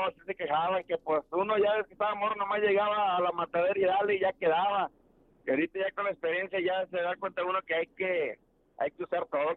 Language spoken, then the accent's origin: Spanish; McAllen, Texas, United States; De aquí, de McAllen, Texas.